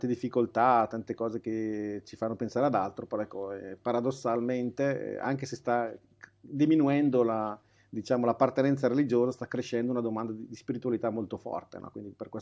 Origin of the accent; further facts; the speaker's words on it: Brescia, Lombardy, Italy; io sono cresciuto in seminario a Brescia, sono bresciano di origini